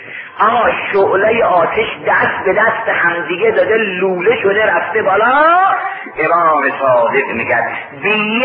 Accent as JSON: {"language": "Persian", "town": "Mashhad", "region": "Razavi Khorasan", "country": "Iran", "said": "گفتم من اصلا مال مشهده گفت اینجا زوارید گفتم نه مجاورم اومدم درس بخونم"}